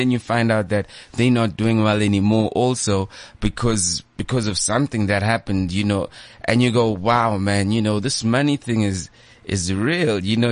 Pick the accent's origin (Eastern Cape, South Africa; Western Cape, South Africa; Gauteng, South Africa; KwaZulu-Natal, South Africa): Gauteng, South Africa; Leondale; I'm from like Leondale, I'm from the East Rand. So to be like living here in this side of the world